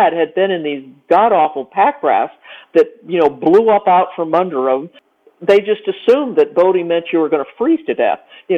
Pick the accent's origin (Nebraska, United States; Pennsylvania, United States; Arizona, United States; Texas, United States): Arizona, United States; Phoenix; I grew up in Phoenix, Arizona, I was very much a water person